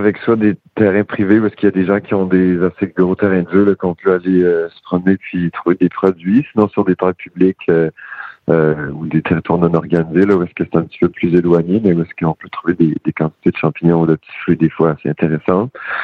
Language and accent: French; Saint-Joseph-du-Lac, Quebec, Canada; now in Val-d'Espoir, Canada; Puis j'ai grandi aussi à Saint-Joseph-du-Lac, là, dans les vergers.